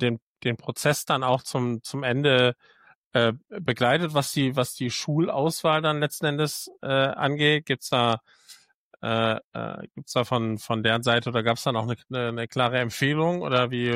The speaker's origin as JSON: {"language": "German", "region": "Bavaria", "country": "Germany", "said": "Das als Bayer"}